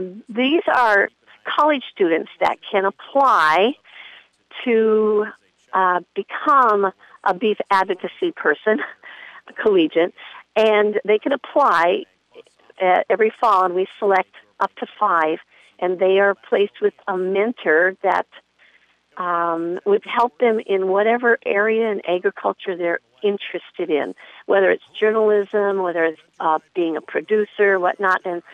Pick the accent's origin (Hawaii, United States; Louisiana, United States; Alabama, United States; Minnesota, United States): Minnesota, United States; Golden Valley; I grew up in Golden Valley as a city girl and went to my grandmother's every summer and enjoyed being on a farm there.